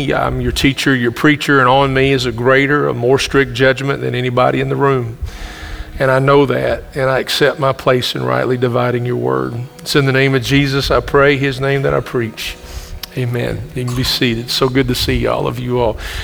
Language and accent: English; Campbellsville, Kentucky, United States; moved away as an adult; We're from Campbellsville, is our home, even though we've been here moving on past 30 years of being here in this place.